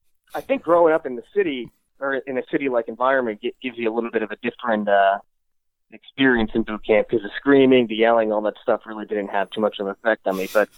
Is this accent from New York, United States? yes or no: yes; Poughkeepsie, New York, United States; So I grew up in a place called Poughkeepsie. It's about 30, 45 minutes away from New York City itself.